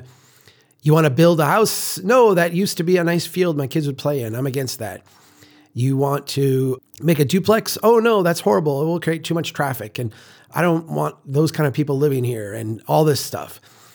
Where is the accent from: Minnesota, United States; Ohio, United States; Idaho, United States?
Minnesota, United States; Brainerd; in my presentations, I show my hometown of Brainerd and its evolution.